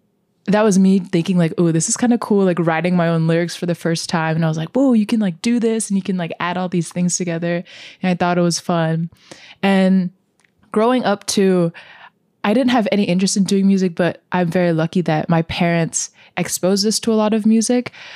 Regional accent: Singapore; also born or lived in Philippines; now in United States; I was born in the Philippines, and then before moving to the US, I moved like seven times, and I consider Singapore my home because it's the place I've lived the most.

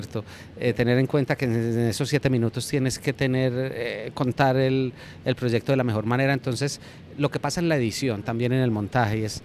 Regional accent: Colombia; somos colombianos y esto y no nos gusta el fútbol

